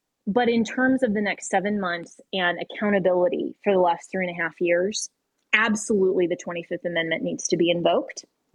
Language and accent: English; United States; That is what really concerns me as an American.